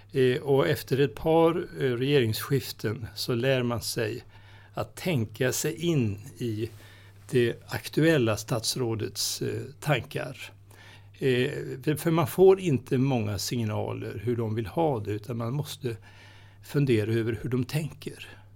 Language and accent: Swedish; Västra Götaland County, Sweden; jag är 4 mil norr om Göteborg.